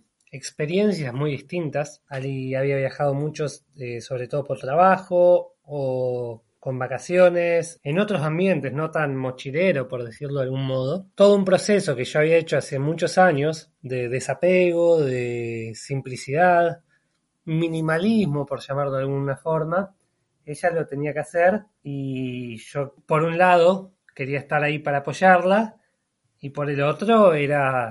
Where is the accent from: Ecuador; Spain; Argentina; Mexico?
Argentina; born there; moved away as an adult; nací en Argentina, hace casi 8 años terminé de estudiar. 5 días después decidí que no quería seguir viviendo ahí, que quería viajar.